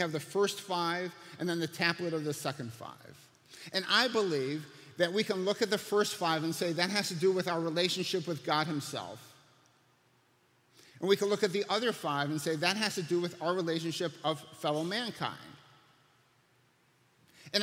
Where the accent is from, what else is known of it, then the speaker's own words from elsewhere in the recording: Detroit, Michigan, United States; also born or lived in Columbus, United States; I was born in Columbus, Ohio. By 66, we moved to Detroit, Michigan, where I grew up.